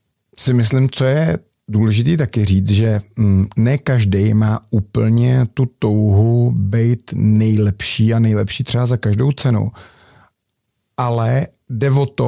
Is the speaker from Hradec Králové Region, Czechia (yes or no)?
no; Plzeň, Plzeň Region, Czechia; my jsme oba Plzeňáci